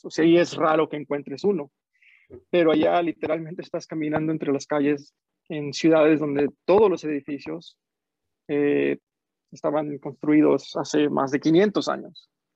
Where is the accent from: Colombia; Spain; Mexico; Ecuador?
Mexico; Guanajuato; Y yo soy de Guanajuato, del estado de Guanajuato en México